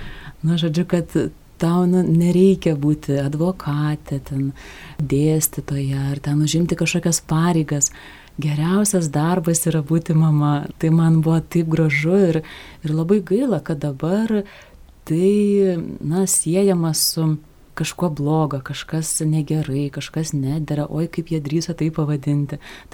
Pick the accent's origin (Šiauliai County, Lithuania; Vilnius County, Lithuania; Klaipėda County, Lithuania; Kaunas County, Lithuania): Kaunas County, Lithuania; Kaunas; kadangi esu iš Kauno